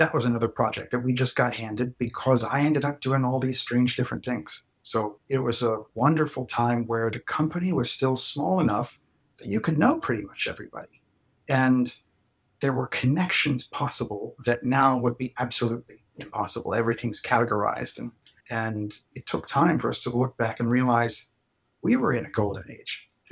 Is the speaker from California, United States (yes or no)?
no; New Albany, Indiana, United States; a museum in my hometown in New Albany, Indiana, the former Carnegie Library Museum building